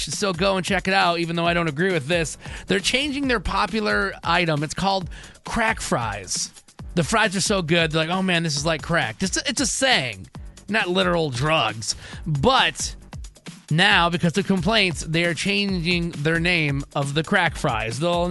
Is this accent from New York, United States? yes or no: no; Michigan, United States; I'm from Michigan, so this is where they actually created them